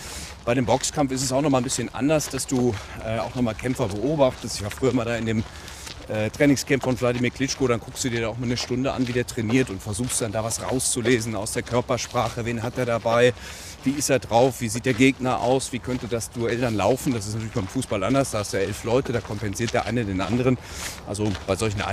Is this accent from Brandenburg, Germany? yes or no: no; North Rhine-Westphalia, Germany; Ich komme ja aus dem Sieger Sauerland. Bin ja ein Immi. Wollte aber schon immer nach Köln.